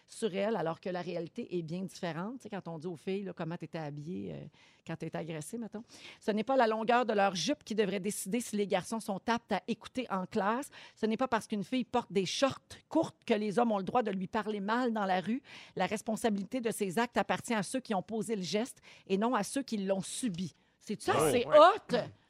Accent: Quebec, Canada; Et ça se passe ici, chez nous, au Québec.

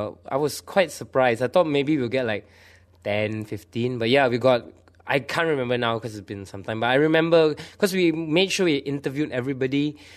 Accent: New York, United States; I mean, I came from New York, right? So kind of like a mecca for like theatre or whatever.

